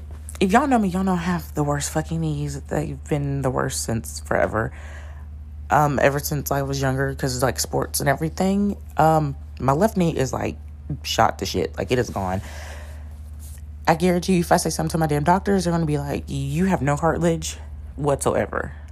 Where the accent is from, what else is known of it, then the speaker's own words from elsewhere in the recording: Tennessee, United States; Where are you from? Tennessee.